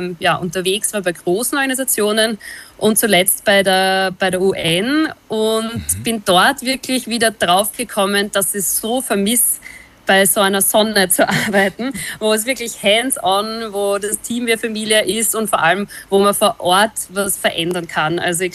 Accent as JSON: {"language": "German", "country": "Austria", "said": "bei uns in Österreich"}